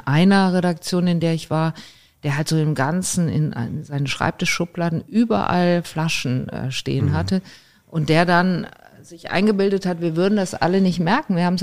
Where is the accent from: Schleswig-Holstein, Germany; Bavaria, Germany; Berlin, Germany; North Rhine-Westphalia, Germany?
North Rhine-Westphalia, Germany; Cologne; ich komme ja aus Köln